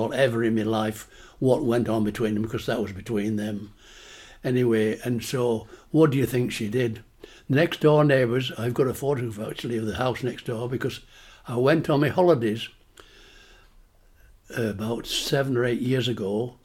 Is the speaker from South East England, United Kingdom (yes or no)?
no; Fleet, East Midlands, United Kingdom; born there; I was born in Fleet, in it's Holland or Lincolnshire. And it's a very agricultural place all around there.